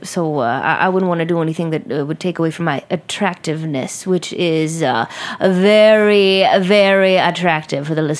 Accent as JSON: {"language": "English", "town": "Brooklyn", "region": "New York", "country": "United States", "tie": "born or raised there", "said": "I was brought up right here in Brooklyn."}